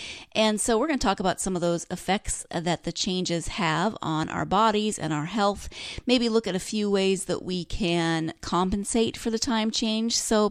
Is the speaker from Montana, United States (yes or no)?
yes; Montana, United States; And as I mentioned, I grew up in Montana, and the days are really long in the summer.